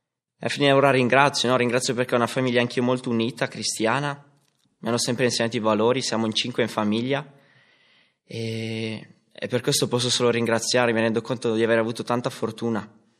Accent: Novara, Piedmont, Italy; Io ho 22 anni, vengo da Novara

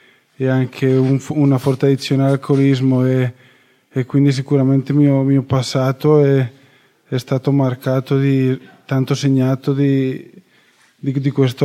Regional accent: Spain; Italian is a second language; ho 26 anni, vengo dalla Spagna

